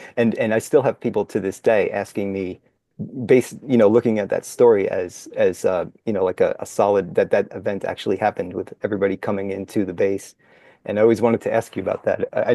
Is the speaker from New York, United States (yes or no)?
yes; Southampton, New York, United States; No, I'm from Southampton Town, closest to Riverhead, and I live technically in Southampton, but I went to Riverhead schools